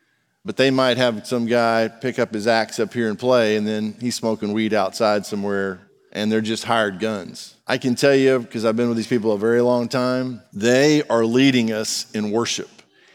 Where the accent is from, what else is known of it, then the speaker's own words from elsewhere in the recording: Texas, United States; No, I'm just from Texas, and that's how we say it, the worship team.